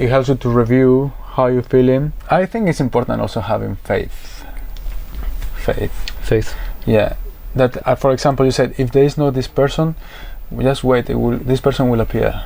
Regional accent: Madrid, Community of Madrid, Spain; English is a second language; For example, I'm coming from Madrid. So Madrid's a big city.

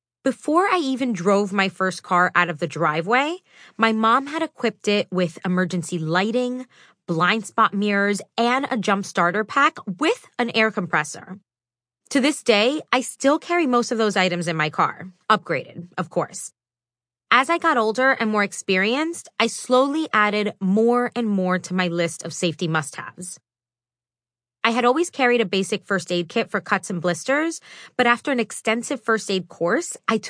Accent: Miami, Florida, United States; growing up in Miami, I'd come across a lot of stray dogs and cats.

